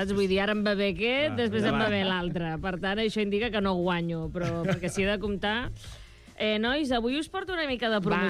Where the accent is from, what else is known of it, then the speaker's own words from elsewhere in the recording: Puigdelfí, Catalonia, Spain; Que també té una pedania que es diu Puigdelfí, que Puigdelfí és el meu poble.